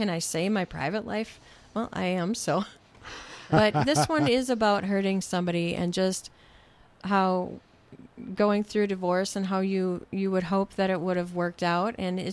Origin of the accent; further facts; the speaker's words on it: North Dakota, United States; North Dakota is where I'm from. So it'll be the first time playing in my hometown, and I'm very nervous about that.